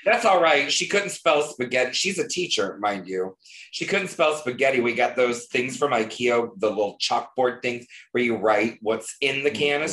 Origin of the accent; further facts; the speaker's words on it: the South, United States; well, I am from the South, of course.